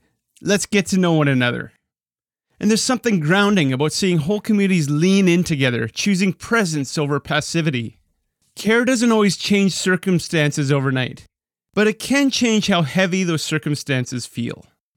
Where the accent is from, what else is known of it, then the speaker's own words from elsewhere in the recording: Winnipeg, Manitoba, Canada; In my hometown, Winnipeg, one neighbor took responsibility after firing up a snowblower a little too early in the morning.